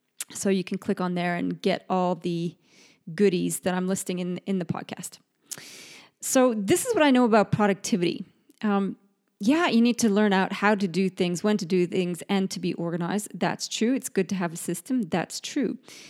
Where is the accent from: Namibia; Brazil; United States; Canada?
Canada; also born or lived in United Kingdom; now in Australia; I am British-born, Canadian-raised, and Aussie-naturalized, so my expressions and my accent can sometimes be a little funky, and I'm forever learning new expressions in this country. I live in Australia now.